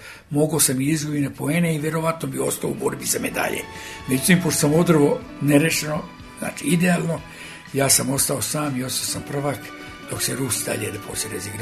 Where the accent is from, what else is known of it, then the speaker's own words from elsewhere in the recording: Serbia; Ja sam prvi Srbin